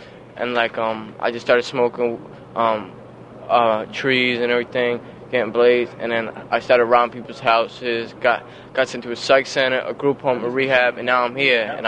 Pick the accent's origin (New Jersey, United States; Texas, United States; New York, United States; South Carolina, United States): New York, United States; Newburgh; I was born down in New York City, and I moved up here shortly after to, like, right outside Newburgh.